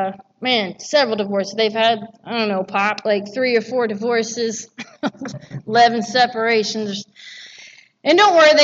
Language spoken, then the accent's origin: English; Louisville, Kentucky, United States; I grew up in Louisville, Kentucky, and I always say that for my fellow Kentucky people in here